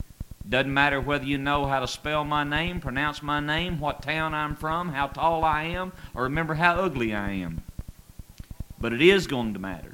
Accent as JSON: {"language": "English", "town": "Bowling Green", "region": "Kentucky", "country": "United States", "also_born_or_lived": "Indiana / Paris, Kentucky", "said": "I am originally from Bowling Green, Kentucky, but I moved away from there for a while, and I preached in Indiana for 6 years, and then I moved to Paris, Kentucky"}